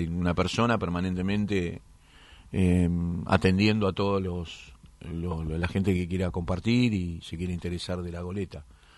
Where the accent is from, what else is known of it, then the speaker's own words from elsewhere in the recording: La Boca, Buenos Aires, Argentina; nosotros, lo que somos de la Boca.